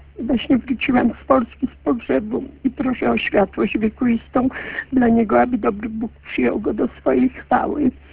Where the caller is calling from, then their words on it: Chicago, Illinois, United States; Ja z Chicago.